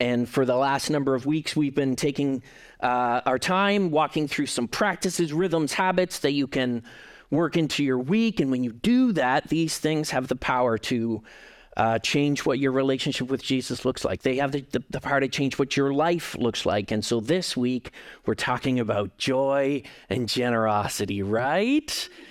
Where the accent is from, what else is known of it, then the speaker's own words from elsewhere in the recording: Hamilton, Ontario, Canada; or my hometown, The Hammer.